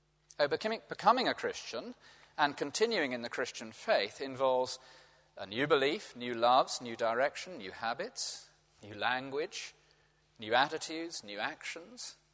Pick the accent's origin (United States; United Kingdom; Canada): United Kingdom; England; one's not allowed to do if one's English, but I'm going to give it a shot